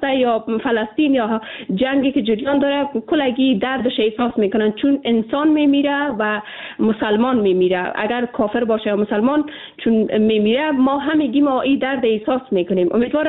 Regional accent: Afghanistan; ما به عنوان یک افغان

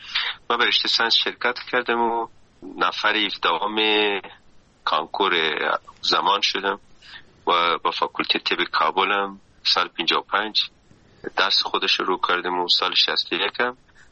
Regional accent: Kandahar, Afghanistan; اول سنبله 1337 در دایی کنار پاتاب قندار متولد شدم. بعد از 6 سال دوره در واقع طفولیت رفتم مکتب. مکتب من در واقع بود مکتب کاکا سید احمد قندهار

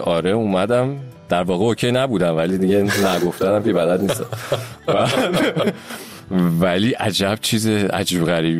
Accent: Isfahan, Iran; born there; من اصفهان به دنیا اومدم.

